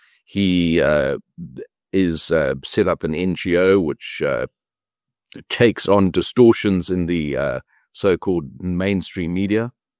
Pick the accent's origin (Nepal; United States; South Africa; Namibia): South Africa; Well, I'm a South African liberal, probably.